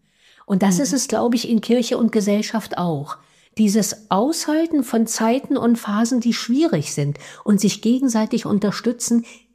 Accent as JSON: {"language": "German", "region": "Thuringia", "country": "Germany", "said": "Ich bin aus Thüringen."}